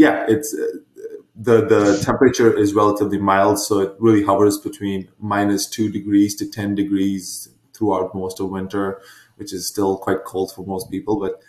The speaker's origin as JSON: {"language": "English", "country": "India", "tie": "born or raised there", "moved": "as an adult", "said": "So I was born in India, I was there through high school and then a couple of years after, and I just don't like the hot and humid atmosphere."}